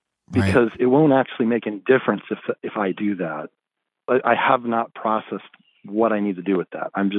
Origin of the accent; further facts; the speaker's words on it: Portland, United States; Hi there. … I'm from Portland.